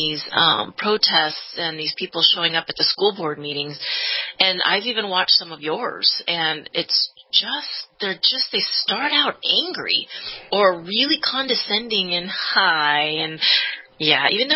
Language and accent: English; California, United States; moved away as an adult; I'm from California. I don't know.